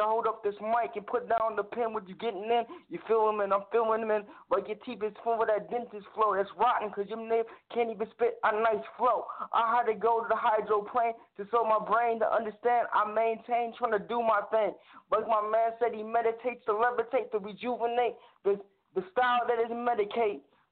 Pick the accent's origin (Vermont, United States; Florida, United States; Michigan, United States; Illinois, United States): Michigan, United States; Detroit; I'm an MC from the Detroit, Michigan area.